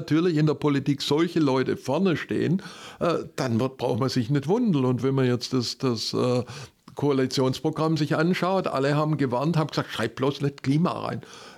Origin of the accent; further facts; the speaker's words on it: Baden-Württemberg, Germany; als Schwabe